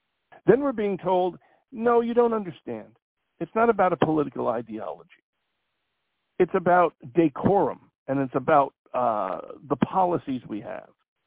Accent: New York, United States; here in my home state of New York, Letitia James was roundly booed by firefighters here in New York City.

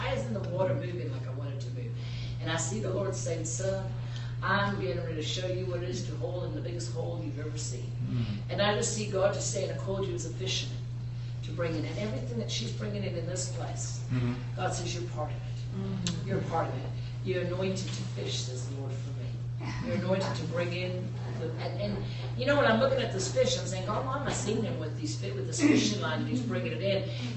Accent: United States; I'm not from South Africa. I'm from America. I live in Louisville, Kentucky.

